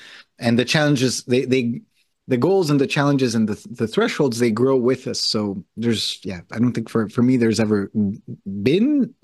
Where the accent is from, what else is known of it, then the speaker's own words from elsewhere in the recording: Brazil; English is a second language; I had graduated from a liberal arts college in the US, but I'm originally from Brazil, went back to Brazil.